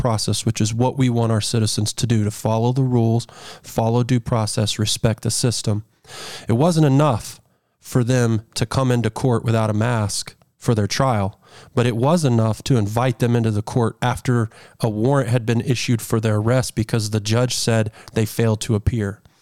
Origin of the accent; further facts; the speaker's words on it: Texas, United States; born there; Well, I mean, I was born in Texas and I traveled all over the country.